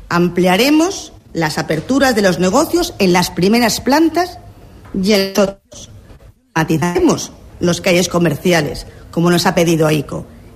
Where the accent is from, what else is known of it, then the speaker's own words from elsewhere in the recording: Benidorm, Valencian Community, Spain; Soy de Benidorm y ahora estoy preparada para crear una realidad en la ciudad en que nací.